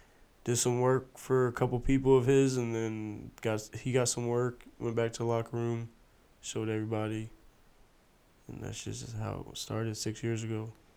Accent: Florida, United States; I'm from Florida, and I was actually chilling with my homie.

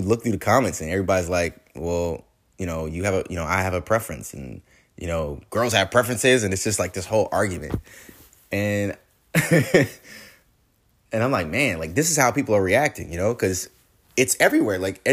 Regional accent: England, United Kingdom; and they find out I'm English, they want to speak English.

